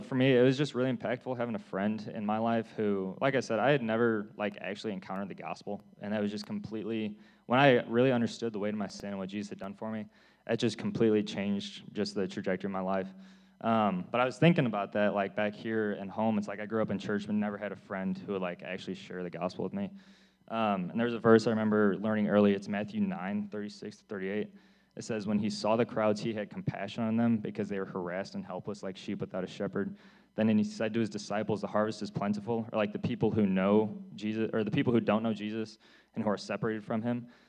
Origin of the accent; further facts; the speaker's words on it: Ottawa, Ontario, Canada; I grew up in church in Ottawa all my life